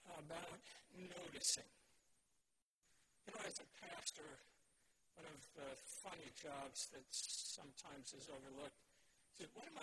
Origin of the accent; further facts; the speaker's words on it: Brooklyn, New York, United States; I grew up in New York City, Brooklyn. I took the subways to work